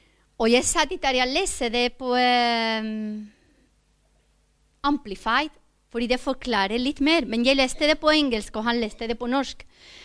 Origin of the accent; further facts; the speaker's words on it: Spain; Norwegian is a second language; now in Norway; jeg er ikke norsk, jeg kommer fra Spania.